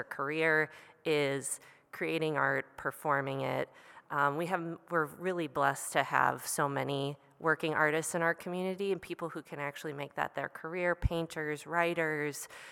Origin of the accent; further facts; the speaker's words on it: Illinois, United States; moved away as an adult; now in Winona, United States; I am 37, I think. And I've been living in Winona for a total of about 14 or 15 years. I came here from the Chicago suburbs as a college student.